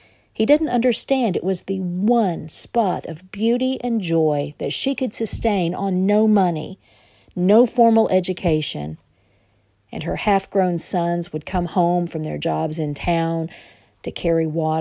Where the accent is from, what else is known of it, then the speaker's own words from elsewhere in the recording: Flatwoods, Kentucky, United States; I'm from Flatwoods, Kentucky